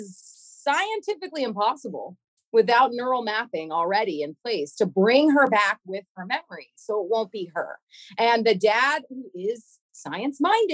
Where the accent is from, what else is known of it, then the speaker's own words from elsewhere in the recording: Burbank, California, United States; born there; I was born in Burbank, and I have vowed to die in Burbank with Sabrina